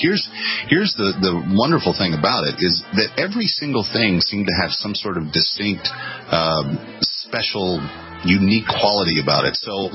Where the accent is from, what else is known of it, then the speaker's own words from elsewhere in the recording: Scotland, United Kingdom; being Scottish, myself